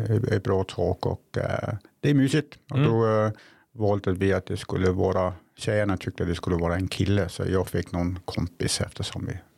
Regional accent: Denmark; Swedish is a second language; now in Sweden; som dansk då säger man att man är 52. Därför det är det jag är. Men nu fyller jag ju här i december 53. Och då säger man ju i Sverige att man är född 70 och är 53. Men idag är jag 52.

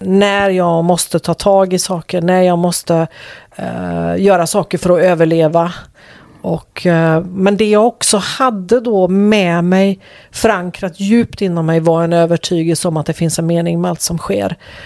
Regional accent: Västra Götaland County, Sweden; då bodde vi i Skåne men flyttade sen upp till Bohuslän igen där jag kommer ifrån.

